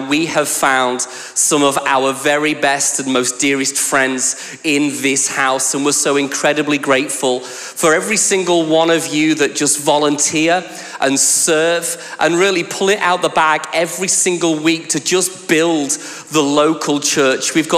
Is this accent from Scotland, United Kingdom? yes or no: no; North West England, United Kingdom; accent: Scouse; I'm going to try and tame down my Scouse accent for you all and put on my best Yorkshire because my family was from Doncaster and they all talk like that, you see.